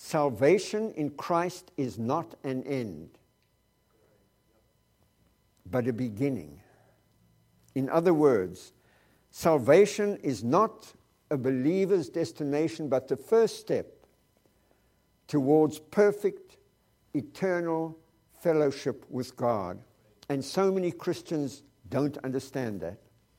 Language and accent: English; South Africa; There's something about being a South African.